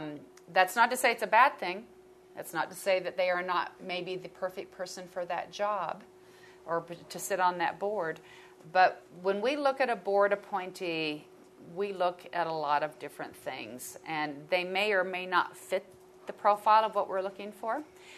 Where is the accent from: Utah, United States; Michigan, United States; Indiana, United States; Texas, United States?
Utah, United States; Cottonwood Heights; I'm from Cottonwood Heights, which is the newest city within Salt Lake County